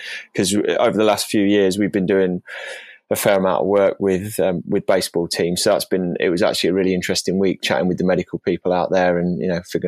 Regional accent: United Kingdom; because I didn't know much about the sport as a Brit until I went over to the US.

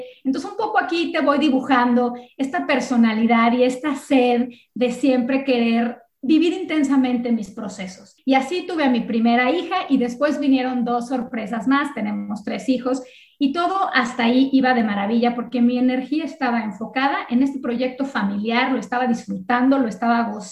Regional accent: Mexico; now in Miami, United States; Y ahí yo no sabía si iba a regresar a México, si no íbamos a regresar a México, dónde íbamos a acabar. Y bueno, resulta, cuento muy largo, haciéndolo corto, nos venimos a la ciudad de Miami, supuestamente por un año o dos, y ya llevamos pues 18 años viviendo en esta maravillosa ciudad.

